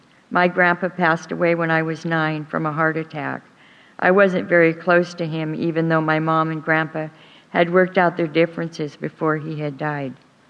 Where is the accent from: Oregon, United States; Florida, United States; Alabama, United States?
Oregon, United States; Portland; born there; I was born in Portland, Oregon. I was an only child.